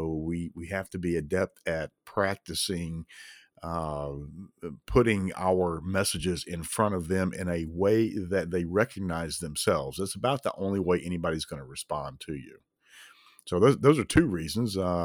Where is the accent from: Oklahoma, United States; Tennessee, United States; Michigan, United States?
Tennessee, United States; I grew up in East Tennessee. I know a lot of Tennessee jokes